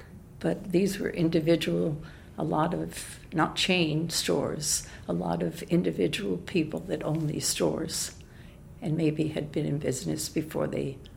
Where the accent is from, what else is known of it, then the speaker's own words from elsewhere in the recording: New Jersey, United States; also born or lived in Tucson; now in Phoenix, United States; Originally, I am from New Jersey.